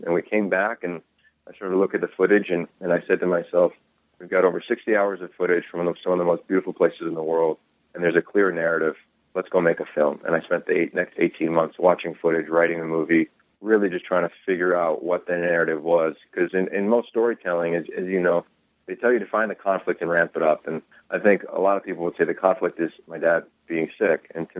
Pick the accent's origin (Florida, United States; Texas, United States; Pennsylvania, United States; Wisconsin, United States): Pennsylvania, United States; about being at Pitt and growing up in Pennsylvania and taking a run at Los Angeles and being a young coach at SC.